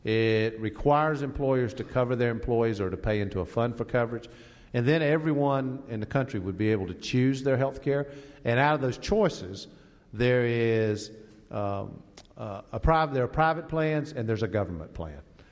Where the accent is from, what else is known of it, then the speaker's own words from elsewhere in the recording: South Carolina, United States; also born or lived in Georgia; I was born in 1953 in South Carolina. I lived my whole youth in South Carolina, Georgia, and North Carolina.